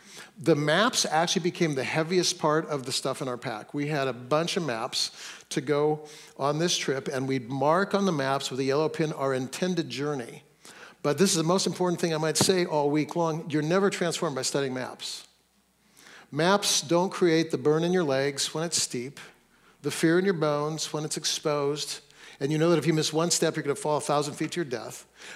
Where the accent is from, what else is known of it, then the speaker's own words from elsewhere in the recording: Fresno, California, United States; now in Seattle, United States; I grew up in Fresno, though I live in Seattle now, and this was an annual pilgrimage for our family to Mount Hermon.